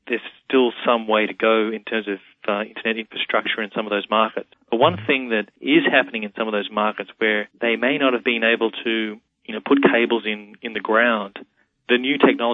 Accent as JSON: {"language": "English", "country": "Australia", "lives_now": "Paris, France", "said": "I'm an Australian working for a New York company living in Paris."}